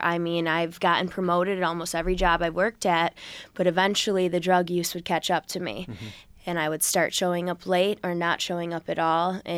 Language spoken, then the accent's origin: English; Brockport, New York, United States; also born or lived in Rochester; So I was actually born in Rochester. I am adopted, and I ended up living with a great family that I'm very fortunate to have in Brockport, New York, and that's where I was raised